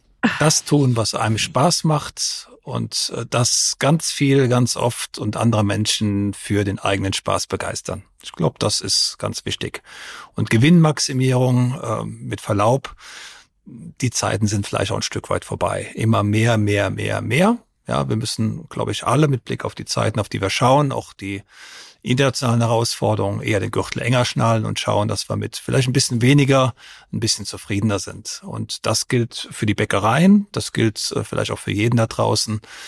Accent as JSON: {"language": "German", "town": "Mendig", "region": "Rhineland-Palatinate", "country": "Germany", "said": "Ich komme aus der Bierstadt Mendig."}